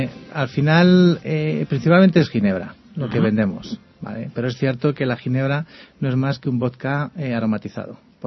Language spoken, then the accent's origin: Spanish; Community of Madrid, Spain; nos hace sentir a todos orgullosos como españoles y como madrileños, claramente